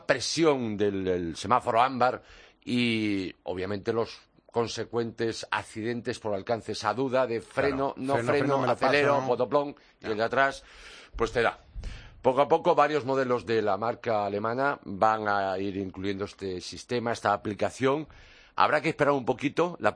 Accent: Pontevedra, Galicia, Spain; La primera fue en mi tierra, en Pontevedra.

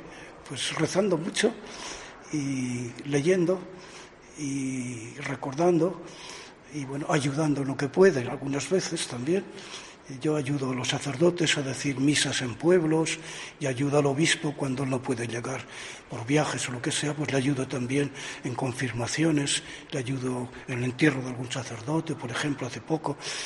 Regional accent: Burgos, Castile and León, Spain; volveré de nuevo a mi tierra de Burgos.

